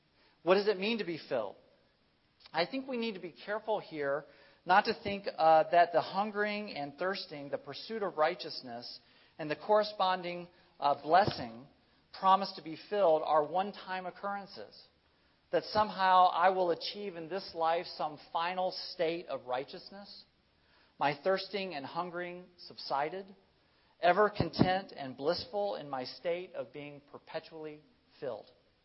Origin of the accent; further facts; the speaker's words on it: United States; I was benefiting from the privilege of being an American citizen and being of my ethnicity and my background and my relative socioeconomic status.